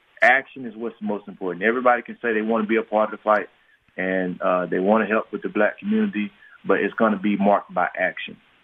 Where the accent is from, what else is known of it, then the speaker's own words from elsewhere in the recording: Mississippi, United States; growing up in Mississippi and living in a more urban environment